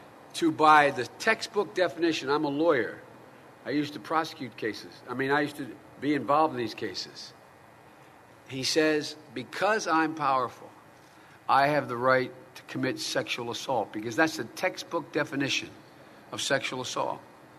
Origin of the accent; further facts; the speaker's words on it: Scranton, Pennsylvania, United States; her grandpa was from Scranton, my hometown, and her dad was from Scranton.